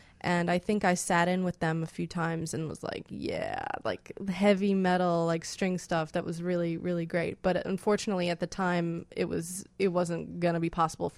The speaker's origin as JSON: {"language": "English", "town": "Lexington", "region": "Kentucky", "country": "United States", "tie": "born or raised there", "said": "as well as folk music growing up in Kentucky. And then I started cello in fourth grade, because down in Lexington, we had fantastic music programs for public schools."}